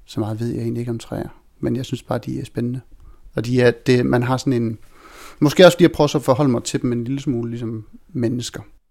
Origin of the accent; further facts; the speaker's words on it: Silkeborg, Central Denmark Region, Denmark; Jeg er vokset op i Silkeborg, og når man vokser op der, så har man skov til alle sider.